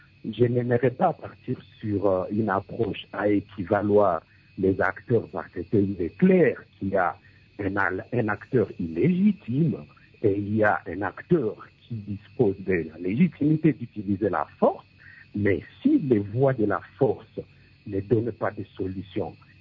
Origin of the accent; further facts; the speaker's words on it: DR Congo; la République démocratique du Congo aujourd'hui, et je confirme que je suis congolais